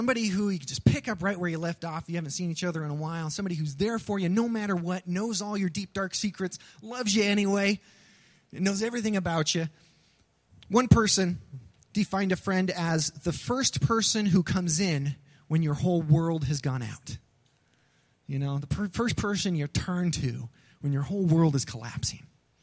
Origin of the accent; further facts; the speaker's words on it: California, United States; We grew up together, and we grew up together in the Bay Area in California, all through elementary school and middle school and high school.